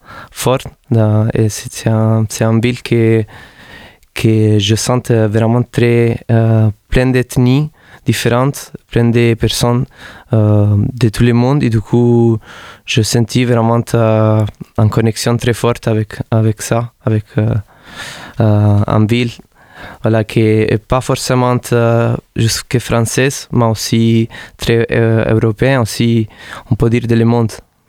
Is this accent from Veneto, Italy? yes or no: no; Naples, Campania, Italy; French is a second language; now in Montpellier, France; Je viens de Napoli, qui est aussi une ville très, très, très ethnique, entre plein de cultures différentes qui se sont fusionnées.